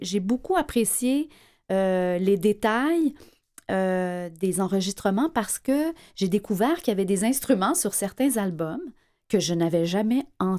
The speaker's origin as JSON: {"language": "French", "town": "Montreal", "region": "Quebec", "country": "Canada", "said": "moi qui est francophone, même si je suis montréalaise"}